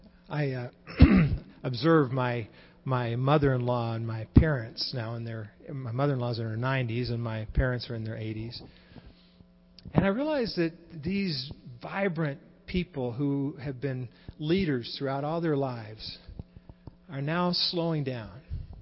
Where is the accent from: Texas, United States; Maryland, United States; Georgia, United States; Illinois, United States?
Texas, United States; Dallas; When I was growing up in Dallas